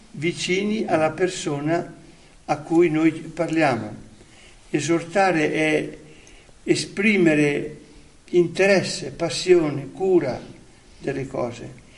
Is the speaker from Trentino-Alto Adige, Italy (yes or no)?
yes; Trentino-Alto Adige, Italy; Voi sapete che io sono trentino, quindi le vette sono in parte della mia infanzia.